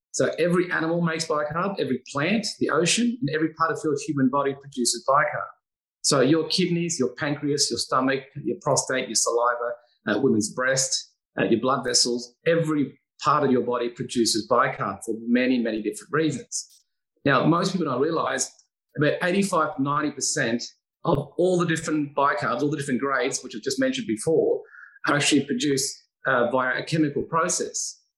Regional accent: Cairns, Queensland, Australia; first language Dutch; English is a second language; also born or lived in Netherlands; And I came to Australia when I was about 6 years old. And we landed in Sydney, and then from Sydney we drove up to Melbourne, down to Melbourne for a year, and then we drove up to Cairns, and that's where I spent most of my life, in Cairns

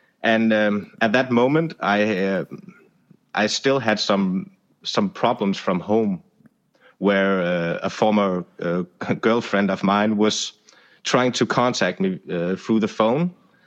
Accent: Denmark; from Denmark that just wanted to walk those 800 kilometers.

